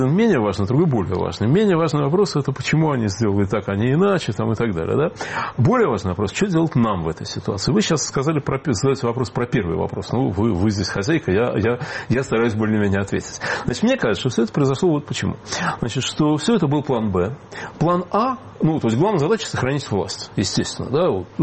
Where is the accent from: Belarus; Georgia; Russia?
Belarus; мы, белорусы, в лесах, значит, очень хорошо себя чувствуем.